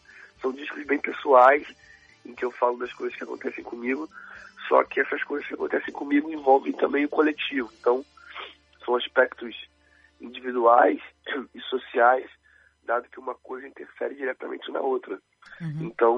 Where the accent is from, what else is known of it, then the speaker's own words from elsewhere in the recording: Rio de Janeiro, Brazil; Eu sou do Rio de Janeiro, né?